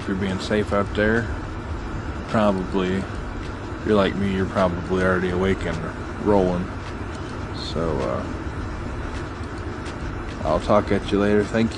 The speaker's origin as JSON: {"language": "English", "region": "Missouri", "country": "United States", "tie": "born or raised there", "also_born_or_lived": "Virginia", "said": "But, yeah, I'm from Missouri. I was born in Virginia, but I lived in Missouri most of my life"}